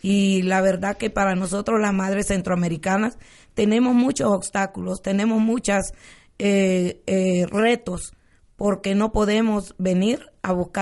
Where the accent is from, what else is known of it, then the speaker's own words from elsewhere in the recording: Tegucigalpa, Francisco Morazán, Honduras; De Tegucigalpa, Honduras. Ajá, somos originarios de Honduras.